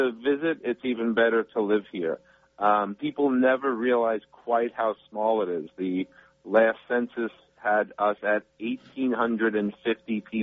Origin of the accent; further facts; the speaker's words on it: Brooklyn, New York, United States; also born or lived in Long Island / Chicago; I grew up in Brooklyn and Long Island. I lived in Chicago. I've never really lived in a place where winters weren't difficult.